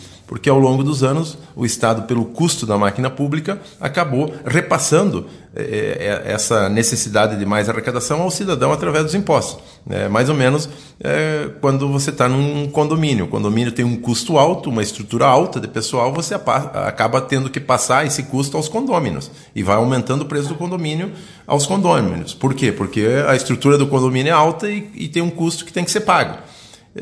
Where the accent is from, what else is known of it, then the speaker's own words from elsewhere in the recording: Santo Augusto, Rio Grande do Sul, Brazil; also born or lived in Ijuí; E eu sou natural de Juí, morei sempre em Santo Augusto, sou agricultor